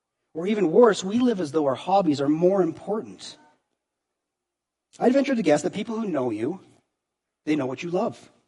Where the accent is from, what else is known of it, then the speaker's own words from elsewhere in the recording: Canada; Yes, I'm Canadian. But my family never played hockey. I never played it growing up.